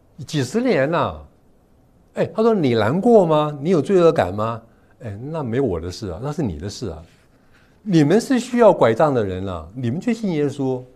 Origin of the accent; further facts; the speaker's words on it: China; moved away as an adult; now in United States; 我在中国是尖子班的，我好不容易到美国来读书，